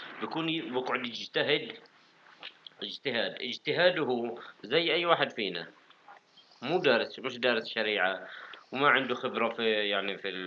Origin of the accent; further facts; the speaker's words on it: West Bank, Palestine; أنا جاي من الضفة